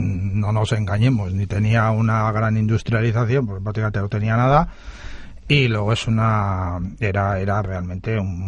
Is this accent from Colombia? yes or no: no; San Sebastián, Basque Country, Spain; No, yo soy de San Sebastián